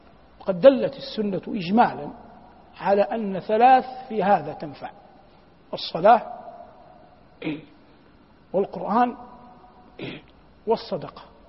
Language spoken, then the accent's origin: Arabic; Saudi Arabia; كان يطلق فيها ما هو في شرق بلادنا المملكة العربية السعودية الآن